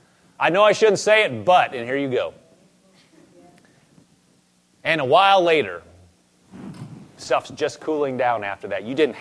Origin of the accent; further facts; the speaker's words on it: Nebraska, United States; I am from Nebraska. There aren't like cowboys a lot in Nebraska.